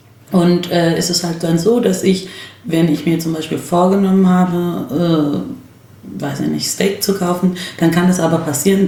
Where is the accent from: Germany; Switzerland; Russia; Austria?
Germany; Berlin; da bin ich halt Berlinerin